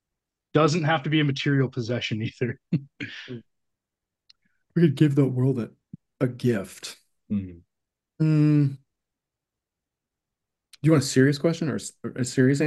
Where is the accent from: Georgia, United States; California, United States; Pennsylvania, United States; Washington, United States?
Washington, United States; Seattle; especially growing up in Seattle, you can't fucking go outside. The place is a shithole.